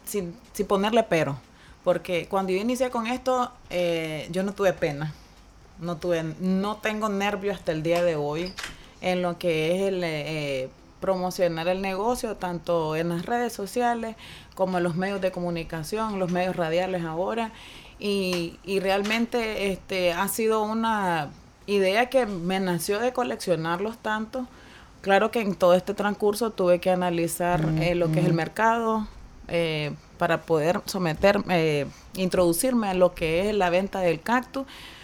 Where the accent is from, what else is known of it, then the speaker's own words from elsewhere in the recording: Masaya, Nicaragua; Vengo de la ciudad de Masaya, creativa, ciudad de las flores, ciudad del huipil, ciudad de todo.